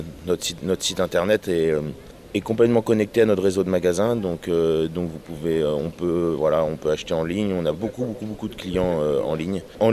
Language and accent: French; Quimper, Brittany, France; also born or lived in Paris; on est rentré de Paris, il travaillait à l'époque à Paris, moi j'étais à l'école à Paris, et on est quimpérois et il avait envie de revenir à Quimper.